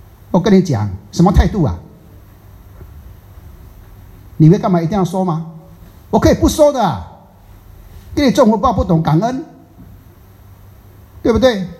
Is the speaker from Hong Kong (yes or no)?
no; Taiwan; 不要像我们台湾人讲的啊，给点塞脸呐